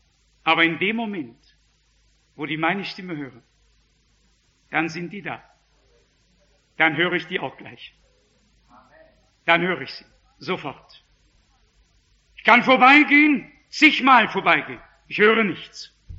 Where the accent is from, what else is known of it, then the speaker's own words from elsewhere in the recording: Northern Germany, Germany; Ich als Norddeutscher, als von Natur aus bis oben hin zugeschnürt, habe begonnen, ihnen die Hände zu klatschen